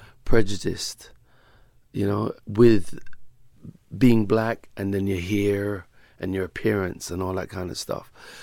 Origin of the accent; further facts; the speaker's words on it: England, United Kingdom; being born and growing up in England